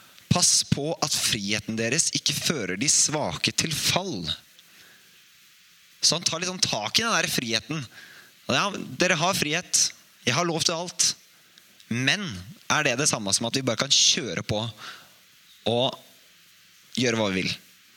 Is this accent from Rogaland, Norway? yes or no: no; Hamar, Innlandet, Norway; og da var vi en gjeng her fra Hamar